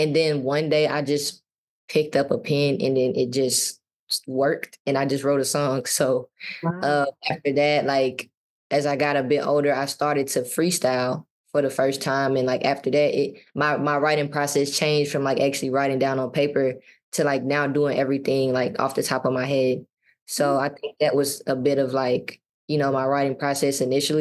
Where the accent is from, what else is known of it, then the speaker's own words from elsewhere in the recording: Mississippi, United States; actually me being a country girl at heart, that really made it an easy adjustment, too, because, well, I'm from Mississippi, obviously, so there's a lot of grass there.